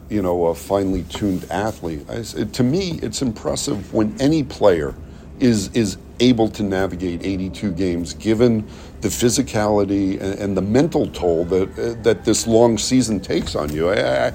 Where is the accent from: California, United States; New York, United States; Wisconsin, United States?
New York, United States; Manhattan; I grew up in Manhattan. I went to junior high school just about 10 blocks from Madison Square Garden.